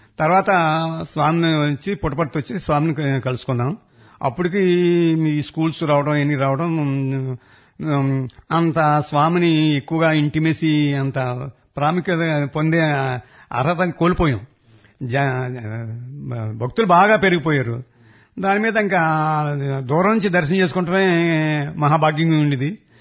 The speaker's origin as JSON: {"language": "Telugu", "town": "Pamarru", "region": "Andhra Pradesh", "country": "India", "tie": "born or raised there", "said": "అంటే మా స్వగ్రామం పామర్ అండి. అప్పుడు నేను పామర్లను ఉండేవాడిని."}